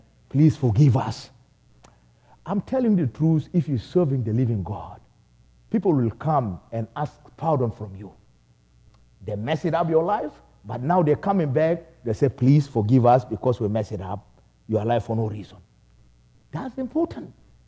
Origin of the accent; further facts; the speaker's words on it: Nebraska, United States; Nebraska is my home. Praise the Lord, somebody. Nebraska is my home. That's where I belong.